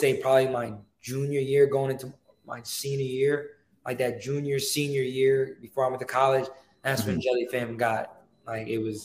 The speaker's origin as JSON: {"language": "English", "region": "New York", "country": "United States", "said": "I love hot sauce. I'm from New York."}